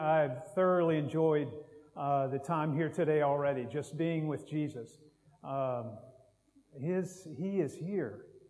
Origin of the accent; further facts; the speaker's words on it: Kentucky, United States; moved away as an adult; also born or lived in North Berwick; now in Edinburgh, United Kingdom; My wife and I came to Scotland about 8 years ago. I'm from the south in Kentucky originally. So thus my accent.